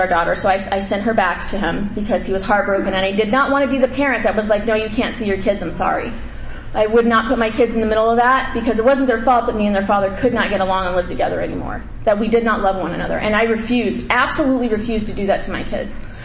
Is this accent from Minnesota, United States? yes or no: no; Arizona, United States; I was born and raised in Arizona. I am the oldest of three kids.